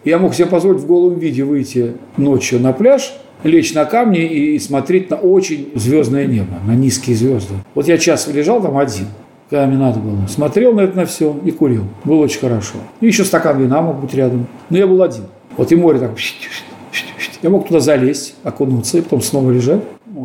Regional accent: Russia; Я вот из России, я так пою.

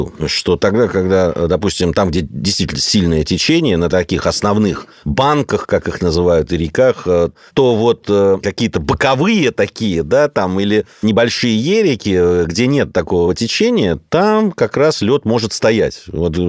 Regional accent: Georgia; Ну, понятно, я из Грузии приехал, где про подледную рыбалку.

